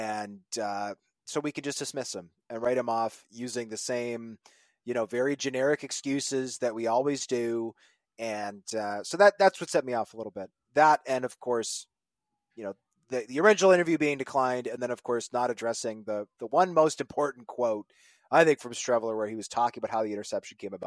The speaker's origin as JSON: {"language": "English", "region": "Manitoba", "country": "Canada", "said": "I'm from Manitoba. I like the snow."}